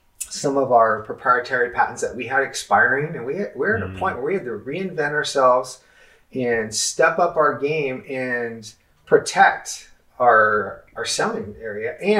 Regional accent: San Francisco, California, United States; I took my hometown, San Francisco, pulled together the leaders of the bike community

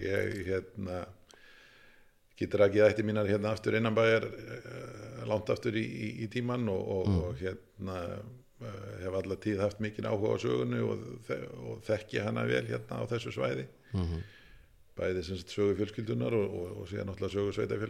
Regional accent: Hafnarfjörður, Capital Region, Iceland; ég fæddur og uppalinn í Hafnarfirði. Og hef búið hér alla mína hans og gata tíð.

